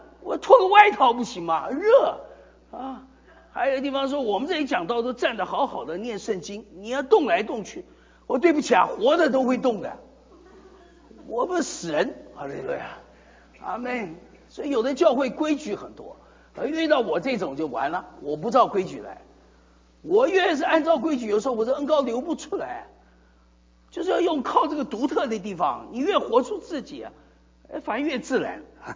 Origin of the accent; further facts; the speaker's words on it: Fuzhou, Fujian, China; 所以我是一个福州人啊，我们福州人有什么管用的地方？嗓门特别大